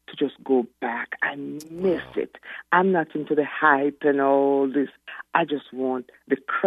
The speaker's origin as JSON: {"language": "English", "country": "Jamaica", "tie": "born or raised there", "said": "Now, you know, growing up in Jamaica, we never had gifts as a child. We were so poor"}